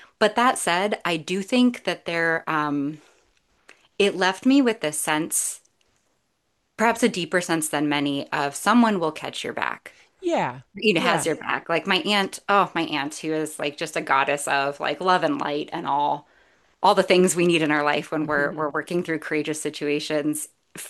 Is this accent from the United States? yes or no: yes; Vermont, United States; also born or lived in Chicago, United States; I like to say I was born in Chicago, but I grew up in Vermont.